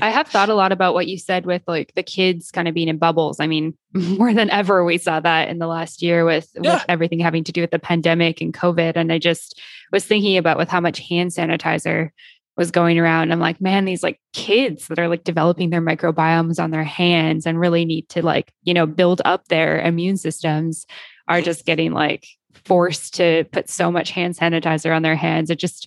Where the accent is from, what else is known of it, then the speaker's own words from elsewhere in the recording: Canada; I grew up in Canada and it's like, oh, we have such great tap water in Canada